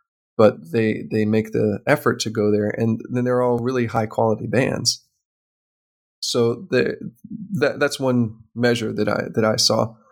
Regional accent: United States; because I'm an American

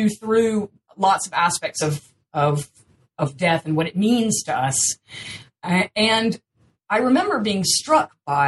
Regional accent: North Carolina, United States; No, but I'm from North Carolina.

